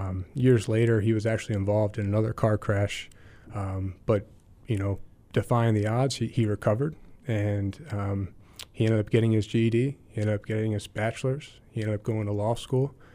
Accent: West Palm Beach, Florida, United States; born or raised there

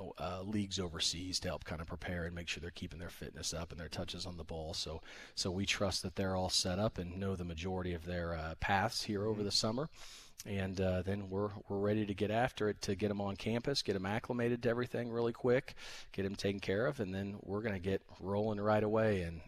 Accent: Kansas City, Missouri, United States; growing up in Kansas City, I was a big soccer guy

